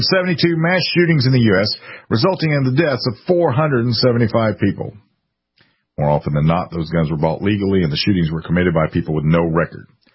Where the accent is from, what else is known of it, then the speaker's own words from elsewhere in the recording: the South, United States; I was always simply terrified of guns, which was extra difficult given that I grew up in the South, nearly surrounded by them.